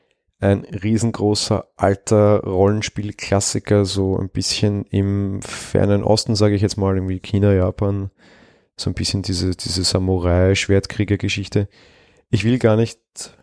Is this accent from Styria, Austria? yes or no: no; Vienna, Austria; Als Wiener muss ich dem Spiel sowieso 6 von 5 Sternen geben, weil gleich die erste Mission spielt im alten Wien